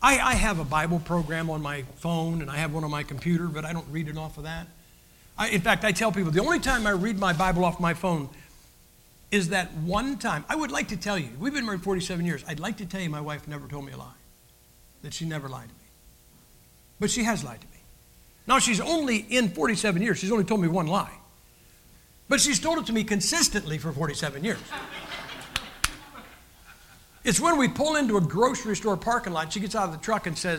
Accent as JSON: {"language": "English", "region": "Idaho", "country": "United States", "said": "We're from Idaho. There's a lot of Mormons there."}